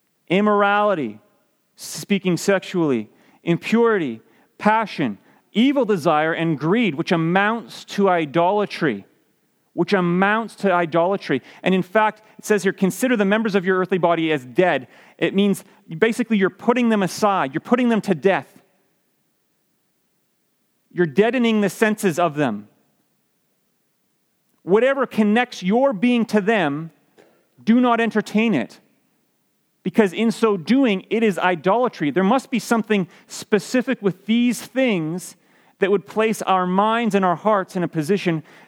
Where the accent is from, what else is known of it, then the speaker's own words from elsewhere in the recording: Canada; that because we knew, as Canadians, that people like us. So we wore that citizenship proudly. We said, we're from Canada.